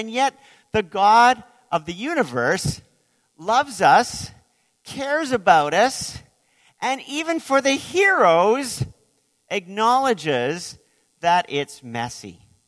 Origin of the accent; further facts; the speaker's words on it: Lloydminster, Saskatchewan, Canada; because I grew up in Canada's border city. Did you know there was a border city? Lloydminster, Saskatchewan